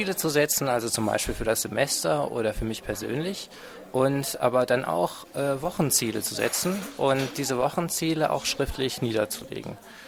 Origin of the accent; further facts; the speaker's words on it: Aachen, North Rhine-Westphalia, Germany; now in Dresden, Germany; Ich komme ursprünglich aus Aachen und wohne jetzt in Dresden